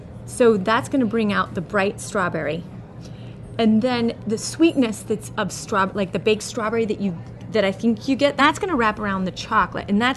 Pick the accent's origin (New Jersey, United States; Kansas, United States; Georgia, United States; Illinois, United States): Illinois, United States; Chicago; now in Louisiana, United States; Yeah, it's crazy to us because, you know, we're both from Chicago.